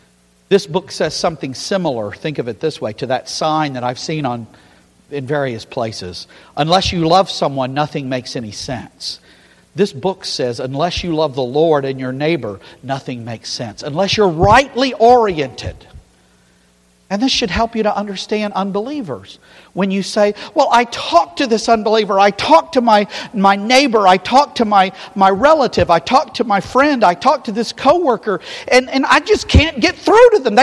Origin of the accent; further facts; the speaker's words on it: the South, United States; And I don't want to make an excuse because I come from the South.